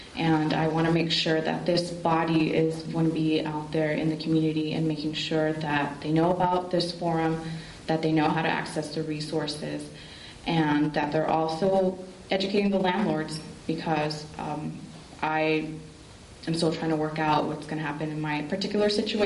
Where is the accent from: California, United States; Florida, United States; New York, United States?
California, United States; Oakland; now in Alameda, United States; I was born and raised in Oakland, lived there all my life, and came here to Alameda because it was more affordable